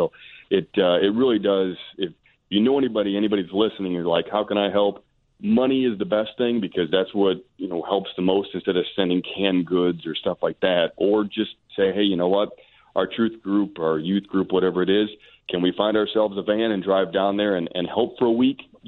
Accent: Illinois, United States; I grew up in Kankakee County, actually. So I had been been living in Southern Illinois for about 10 years and went to college there.

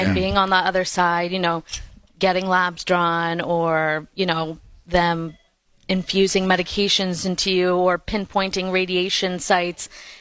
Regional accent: Massachusetts, United States; I'm from the South Shore

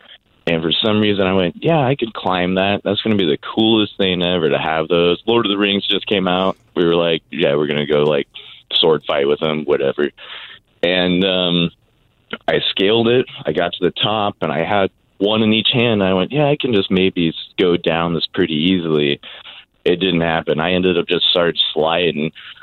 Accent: Washington, United States; we grew up around Puget Sound all of our life

